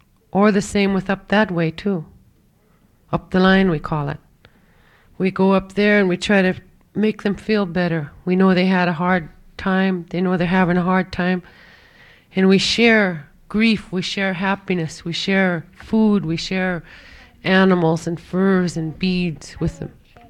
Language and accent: English; Chitina, Alaska, United States; I'm from Chitna.